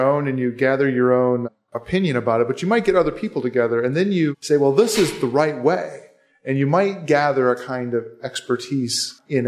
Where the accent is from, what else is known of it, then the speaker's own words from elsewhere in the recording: United States; because I'm American